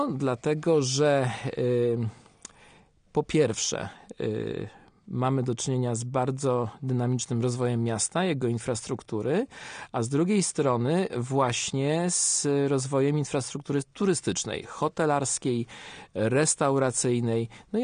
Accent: Łódź, Łódź Voivodeship, Poland; Urodziłem się w Łodzi, to prawda. Całe życie tutaj mieszkam. Z nielicznymi wyjątkami wyjazdów zagranicznych.

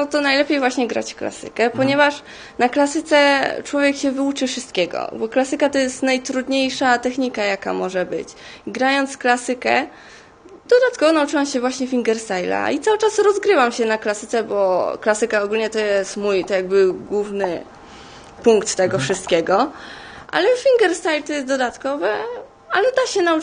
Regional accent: Gostynin, Masovian Voivodeship, Poland; jestem z Gostynina, ale uczę się w Łodzi.

